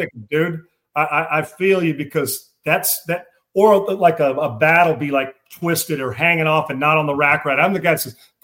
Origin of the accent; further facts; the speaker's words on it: California, United States; And I grew up in California watching it